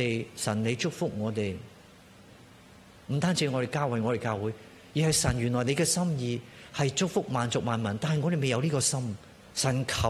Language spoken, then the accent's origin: Chinese; Hong Kong; first language Cantonese; Chinese is a second language; 我是广东话，我是香港来的，学了这么久英文